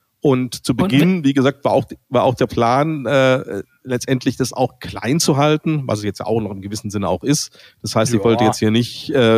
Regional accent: Stuttgart, Baden-Württemberg, Germany; born there; now in Cologne, Germany; gebürtiger Stuttgarter Schwabe, wohne jetzt aber schon eine längere Zeit in Köln.

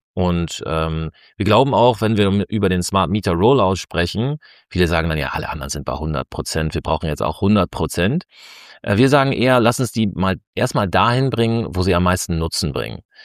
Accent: Northern Germany, Germany; Also ich komme ja auch aus Norddeutschland

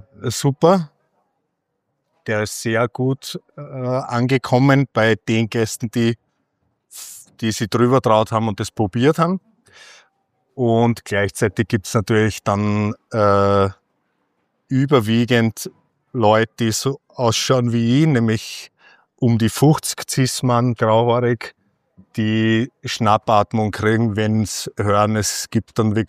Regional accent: Salzburg, Austria; moved away as an adult; now in Vienna, Austria; ich bin gebürtiger Salzburger, bin seit mittlerweile, glaube ich, 30 Jahren in Wien, zum Studieren nach Wien hängen geblieben.

